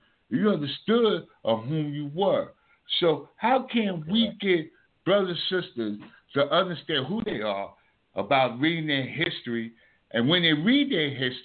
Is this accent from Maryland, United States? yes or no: no; North Carolina, United States; I'm from North Carolina, you know